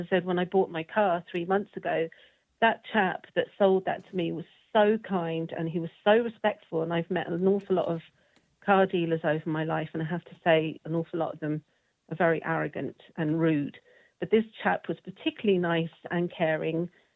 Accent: London, United Kingdom; When I grew up in London, my best friend was Pakistani.

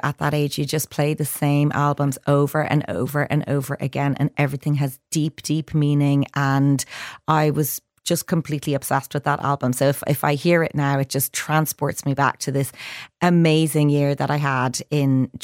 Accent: Carrigaline, Munster, Ireland; growing up in Carrigaline, County Cork in the 80s.

